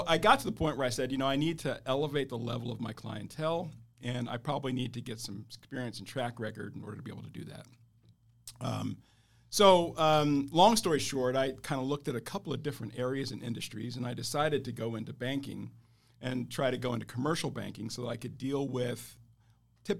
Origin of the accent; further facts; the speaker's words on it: Washington, District of Columbia, United States; also born or lived in Kansas; now in San Diego, United States; born in Kansas, but grew up in Washington, D.C.